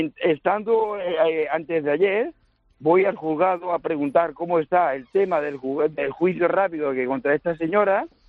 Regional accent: Castro del Río, Andalusia, Spain; now in Blanes, Spain; yo soy hijo adoptivo de Blanes, yo soy natural de Córdoba, de un pueblo de Castro del Río, Córdoba.

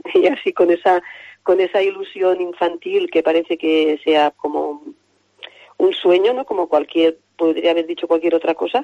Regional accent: Almazora, Valencian Community, Spain; yo digo que soy un poco del mundo, pero verdaderamente, para que nadie se enfade, soy de Almazora, pero tengo muchísimos vínculos con Villarreal

